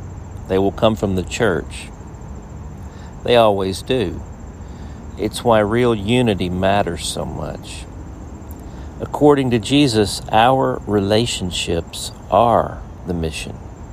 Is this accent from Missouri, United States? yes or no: no; Dumas, Arkansas, United States; I grew up in Dumas, Arkansas, in a farming family, in a sleepy church, and with a heart to change the world.